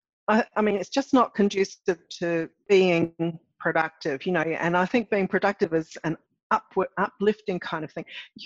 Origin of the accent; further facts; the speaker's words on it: Australia; Well, can I say my experience as Australian?